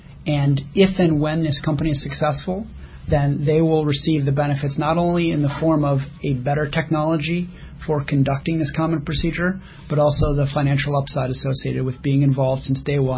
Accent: Cleveland, Ohio, United States; I was admitted to the hospital, my hometown of Cleveland, Ohio

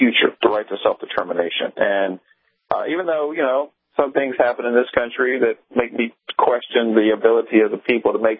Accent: Bessemer, Alabama, United States; born there; I was born in Bessemer, Alabama, go Southern boy

